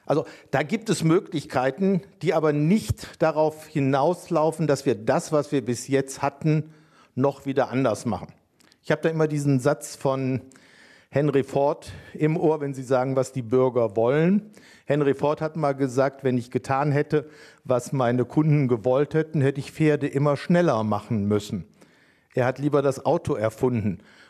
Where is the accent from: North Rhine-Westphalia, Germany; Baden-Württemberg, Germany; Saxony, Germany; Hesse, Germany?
North Rhine-Westphalia, Germany; Cologne; now in Radevormwald, Germany; geboren in Köln, dort auch aufgewachsen, seit 30 Jahren in Rade vom Wald. Ich wohne jetzt da, wo wir als Kind am Wochenende immer Urlaub gemacht haben.